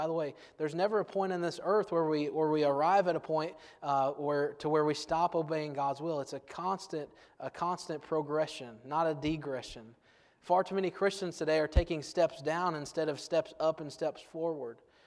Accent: Farmersville, Ohio, United States; I grew up in Farmersville, Ohio, right next to Germantown, Ohio, both of those towns right in the middle of a cornfield, okay?

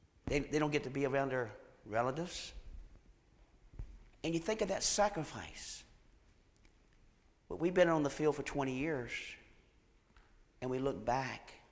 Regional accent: Virginia, United States; I tell people I'm from Roanoke, but I'm not from Roanoke. I tell them I'm between Roanoke and Blacksburg. And if you know where that's at, then I tell you where I'm really from, okay? But a little small town. The small town I'm from, 1,000.

